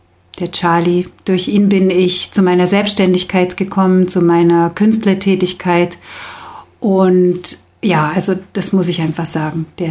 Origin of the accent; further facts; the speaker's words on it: Oberwiesenthal, Saxony, Germany; ich bin 44 Jahre alt und gebürtige Oberwiesenthalerin. Ich habe aber fast 20 Jahre hier nicht gelebt und bin jetzt schon seit 2 Jahren wieder hier.